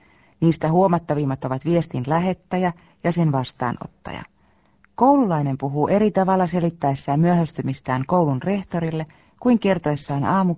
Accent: Turku, Southwest Finland, Finland; Aivan, vaikka mä oonkin Turusta kotosi.

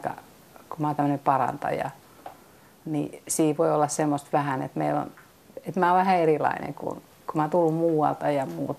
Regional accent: Helsinki, Uusimaa, Finland; now in Padasjoki, Finland; ja olen Helsingistä kotoisin, mutta muuttanut eläkepäivinä tänne Padasjoelle

